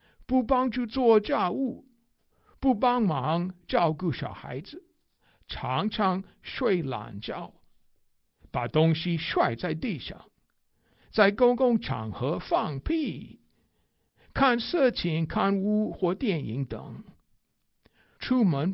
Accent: United States; Chinese is a second language; 因为我是美国人，而且美国人很重视口气新鲜

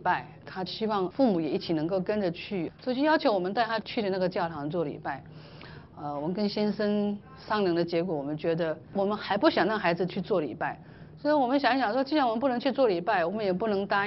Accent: Taiwan; 那这是我们台湾人都是就是这样子被教导啊

